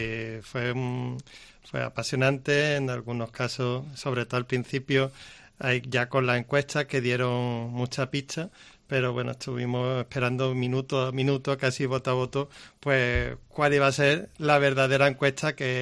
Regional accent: Málaga, Andalusia, Spain; sabéis que soy de Málaga

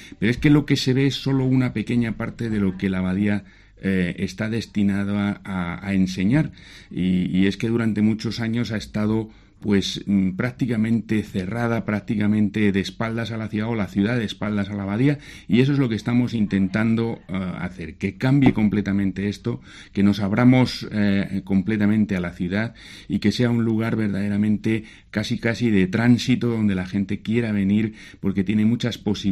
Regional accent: Granada, Andalusia, Spain

